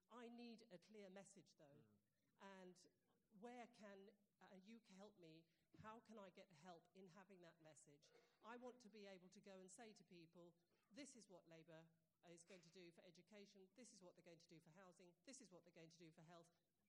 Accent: Hillingdon, London, United Kingdom; I'm from Hillingdon.

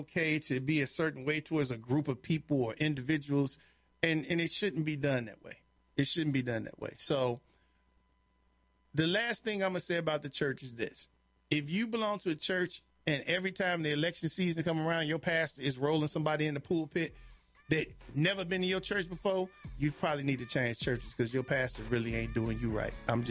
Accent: Chicago, Illinois, United States; At least growing up in Chicago, I can tell you this

